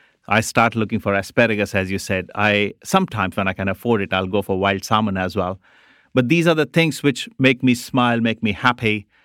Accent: India; moved away; I think I was cooking like an Indian boy living in Indian subcontinent. I had not adapted after coming into this country.

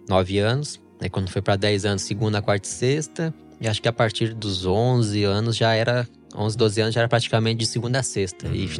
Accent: Porto Alegre, Rio Grande do Sul, Brazil; Sou de Porto Alegre, natural.

